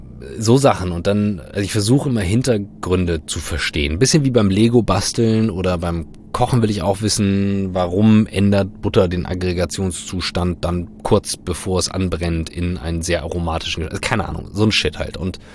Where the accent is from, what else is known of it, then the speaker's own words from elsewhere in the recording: Northern Germany, Germany; oder wie wir als Norddeutsche sagen würden, hinten kackt die Ente.